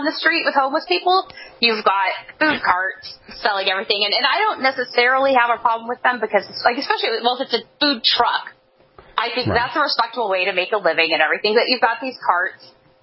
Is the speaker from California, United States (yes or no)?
yes; Los Angeles, California, United States; But I would not step foot in the garden because I grew up in Showtime era Los Angeles.